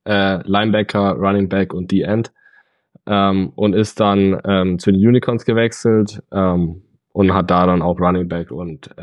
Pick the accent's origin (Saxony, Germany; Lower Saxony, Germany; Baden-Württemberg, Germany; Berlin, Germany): Baden-Württemberg, Germany; Schwäbisch Hall; now in Oshkosh, United States; 16 Jahre alt, komme ursprünglich aus Schwäbisch Hall, also der Footballstadt schlechthin, und mache gerade mein Auslandsjahr in den USA. Ich bin gerade in Oshkosh in Wisconsin.